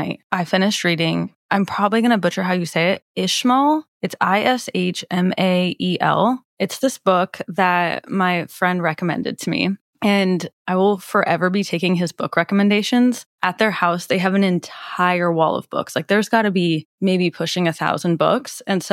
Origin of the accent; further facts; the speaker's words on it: Nebraska, United States; Like, I'm from Nebraska.